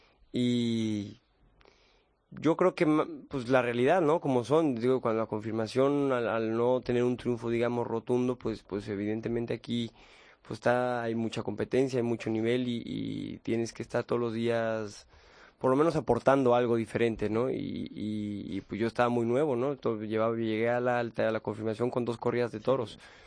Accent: Mexico; salí a hombros de Guadalajara, de Monterrey y de Aguascalientes, de Guadalajara y de Monterrey también, que eran tres plazas, digamos, claves de mi país

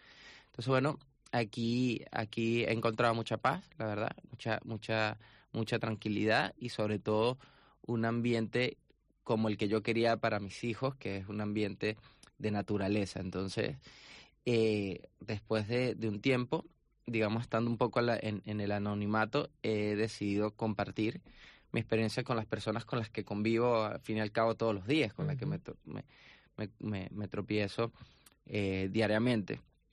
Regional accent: Venezuela; Me quitaron todos los documentos. O sea, en teoría, según ellos, no soy venezolano.

